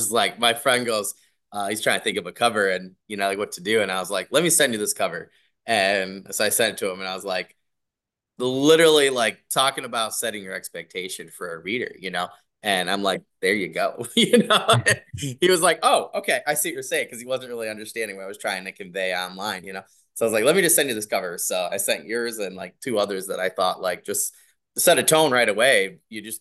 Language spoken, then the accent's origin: English; Michigan, United States; I'm from Michigan and they have the five Great Lakes, right?